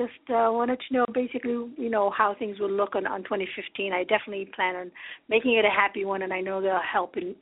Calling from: Chantilly, Virginia, United States; I'm calling from Chantilly in Virginia.

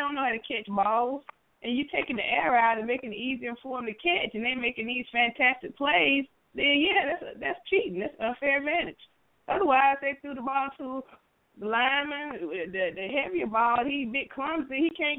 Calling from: Atlanta, Georgia, United States; Hey, Frank. I'm calling from Atlanta.

